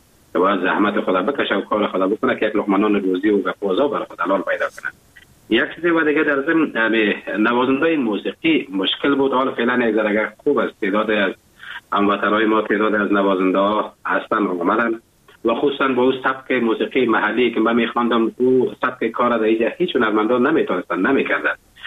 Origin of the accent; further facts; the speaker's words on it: Afghanistan; now in Germany; افغانستان عزیز ما که محر چقدر به ارتباط وطنم بگویم هنوزم کم است باید است برش بگویم این همی بود که وقتی که من اروپا آمدم آلمان آمدم